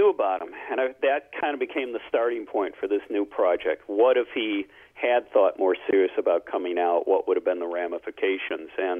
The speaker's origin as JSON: {"language": "English", "town": "Buffalo", "region": "New York", "country": "United States", "tie": "born or raised there", "said": "I grew up outside of Buffalo, and that's the old rock pile."}